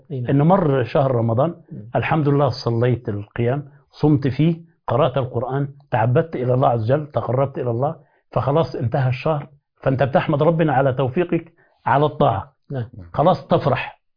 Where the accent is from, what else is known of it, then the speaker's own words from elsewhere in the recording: Upper Egypt, Egypt; نبدأ نفطر عندنا في الصعيد يا سيدنا.